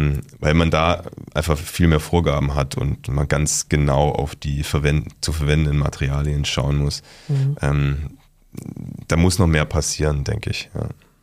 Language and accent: German; Nürtingen, Baden-Württemberg, Germany; Ich komme aus Nürtingen, in der Nähe von Stuttgart.